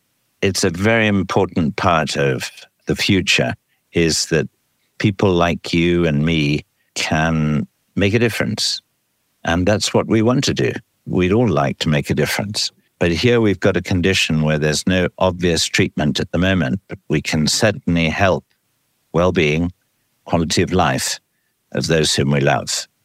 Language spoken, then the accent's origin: English; Uganda; You know, I grew up in Uganda, which was a protectorate.